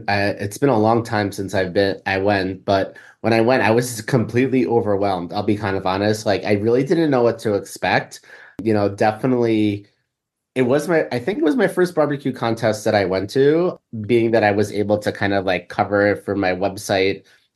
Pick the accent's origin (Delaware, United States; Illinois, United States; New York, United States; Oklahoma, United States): New York, United States; I'm originally from Long Island, so not a lot of type of culture in Long Island.